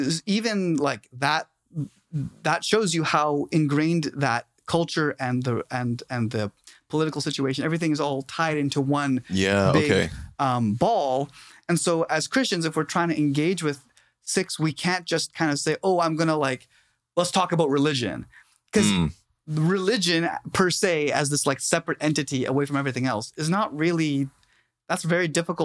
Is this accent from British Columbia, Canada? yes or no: yes; Surrey, British Columbia, Canada; I grew up in Surrey. I grew up in Newton, in the most sick part of Surrey. Like the school my siblings went to, there were only two white kids in the whole school, and the rest of them were Punjabi.